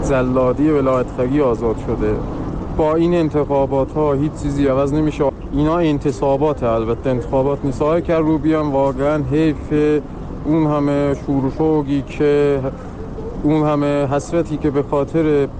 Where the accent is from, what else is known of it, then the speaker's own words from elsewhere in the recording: East Azerbaijan, Iran; من به عنوان یه ترک اهل استان آذربایجان شرقی یه جوون 22 ساله